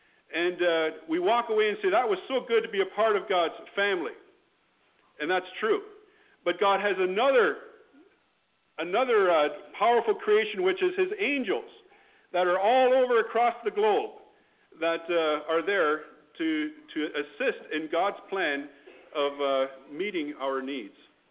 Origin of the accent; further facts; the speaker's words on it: Canada; We're from Canada. You're here in Idaho